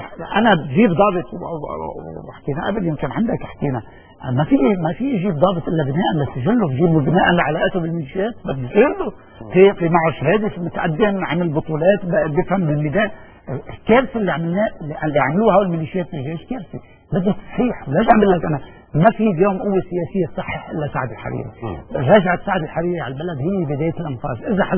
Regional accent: Lebanon; فانا مواطن لبناني

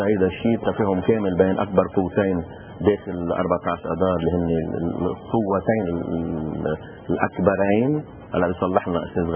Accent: Lebanon; ويمكن نجحت من تخاذلنا نحن كلبنانيين

